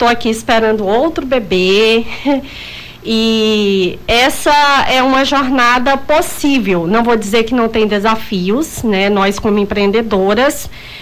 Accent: Icuriã, Acre, Brazil; Eu sou do interior do Acre, de um seringal chamado Icuriã. Fica depois de Assis Brasil, 80 quilômetros. E eu vim para a cidade aos 18 anos. Então, vim para Assis Brasil em busca de estudo. Depois vim para Rio Branco em 2005.

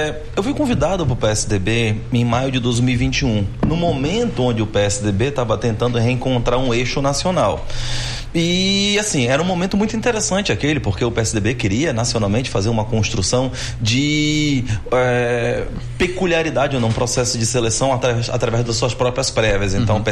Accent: Manaus, Amazonas, Brazil; Eu sou amazonense. Eu sou manauara, eu conheço a realidade do interior do Amazonas

